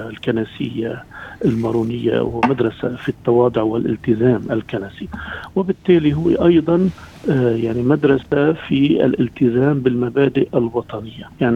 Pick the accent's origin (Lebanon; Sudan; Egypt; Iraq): Lebanon; now in Australia; الكلمة اللي هيك دايما بتضج بأسماعنا نحن كلبنانيين وكأبناء المنطقة العربية